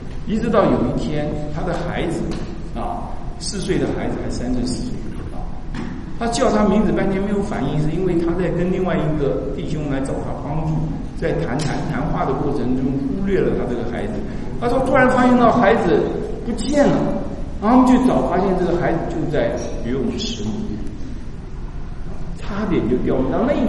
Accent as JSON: {"language": "Chinese", "country": "China", "said": "他看出来我们中国人的问题。"}